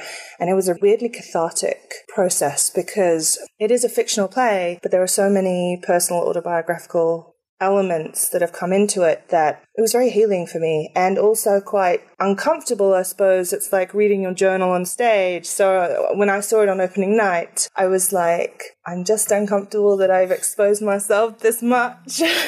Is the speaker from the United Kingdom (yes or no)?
yes; England, United Kingdom; Well, I am actually English.